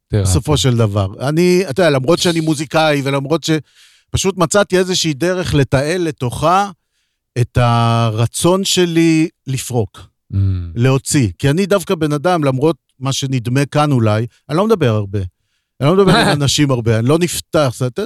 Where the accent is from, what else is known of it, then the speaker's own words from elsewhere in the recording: Beersheba, Southern District, Israel; כשהייתי צעיר יותר, גדלתי בבאר שבע